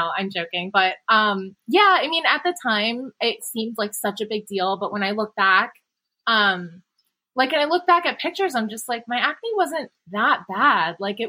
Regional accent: Pennsylvania, United States; So I'm half Chinese, half Vietnamese. I grew up outside of Philadelphia.

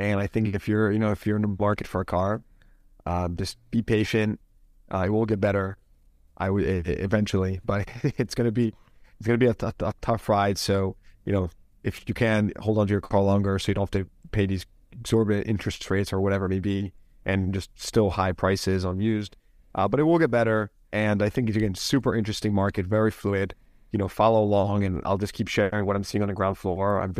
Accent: East Coast, United States; No, I'm from the East Coast.

